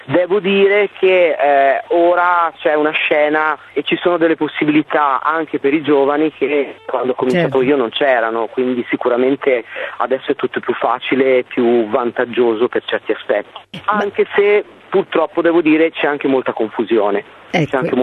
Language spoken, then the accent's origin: Italian; Livorno, Tuscany, Italy; born there; io sono toscano di origine, sono nato a Livorno, ma come hai detto, la mia culla artistica è la Romagna, perché ormai sono 30 anni che vivo qui e sono proprio cresciuto musicalmente in questa terra.